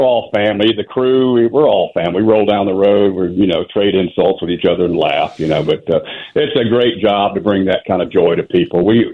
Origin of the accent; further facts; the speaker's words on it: Jacksonville, Florida, United States; we came from Jacksonville, Florida, which is a Navy town.